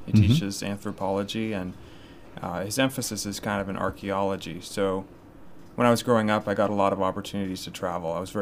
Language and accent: English; Berrien Springs, Michigan, United States; You know, I'm born and raised Berrien Springs resident, so lived here for 25 years.